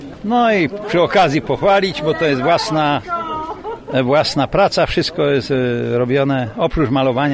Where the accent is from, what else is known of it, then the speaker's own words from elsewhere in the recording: Praszka, Opole Voivodeship, Poland; pochodzę z Praszki.